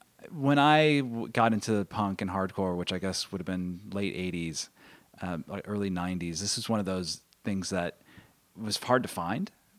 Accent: Merced, California, United States; I grew up in the San Joaquin Valley in Merced.

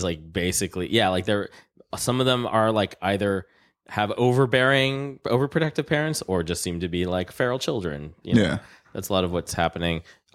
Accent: San Jose, California, United States; I grew up in San Jose, and it was like the thing.

